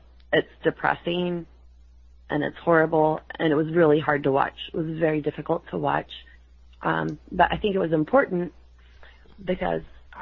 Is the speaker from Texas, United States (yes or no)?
yes; Texas, United States; I'm a Texan, and when I moved to Georgetown, it was not soon after that they were taking his body